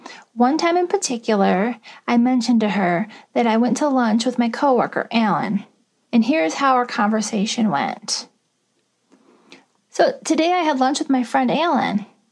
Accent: Detroit, Michigan, United States; I'm from Detroit, Michigan.

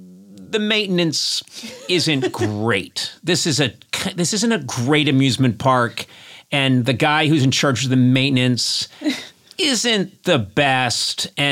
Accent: Ireland; Well, I'm a blamer. I'm an Irish begrudger.

